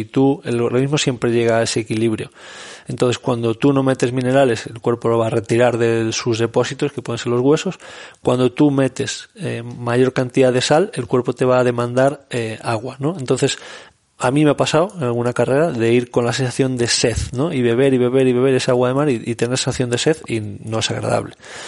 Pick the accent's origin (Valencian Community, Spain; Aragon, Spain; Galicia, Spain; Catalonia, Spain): Galicia, Spain; yo como buen gallego voy a decir, depende.